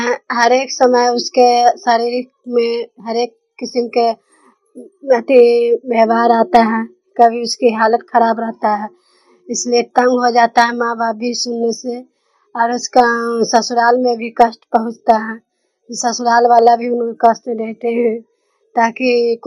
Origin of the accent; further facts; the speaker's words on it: Nagarnausa, Bihar, India; मेरा घर नगर नौसा है, जिला नालंदा के रहने वाली हूँ।